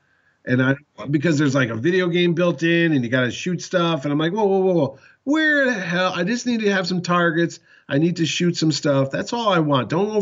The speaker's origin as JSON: {"language": "English", "town": "New Haven", "region": "Connecticut", "country": "United States", "tie": "born or raised there", "said": "a fellow that I went to grammar school, high school, and college with from my hometown in New Haven, Connecticut"}